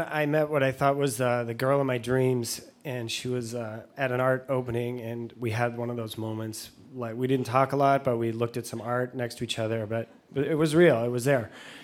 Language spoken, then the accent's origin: English; Vermont, United States; I'm from Vermont.